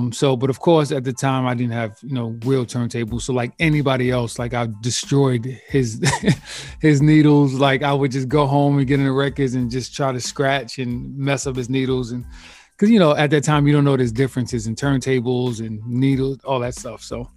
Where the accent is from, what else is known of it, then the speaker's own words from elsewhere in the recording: Clinton Hill, New York, United States; so growing up in Clinton Hills, like specifically on my block, which is Lafayette, like the block is super long.